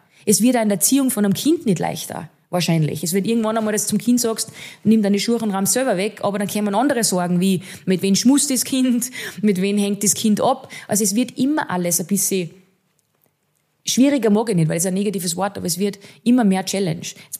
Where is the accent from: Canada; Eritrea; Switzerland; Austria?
Austria; das ist einfach das System bei uns in Österreich oder generell geschuldet